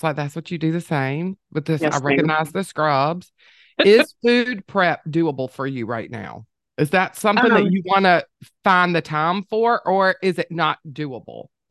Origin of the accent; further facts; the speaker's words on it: Rock Hill, South Carolina, United States; Laura, I'm from Rock Hill, South Carolina.